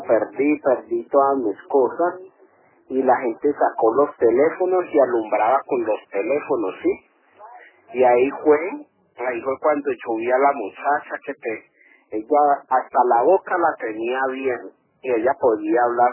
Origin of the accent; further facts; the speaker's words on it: Colombia; now in United Kingdom; Ah, que yo soy colombiano.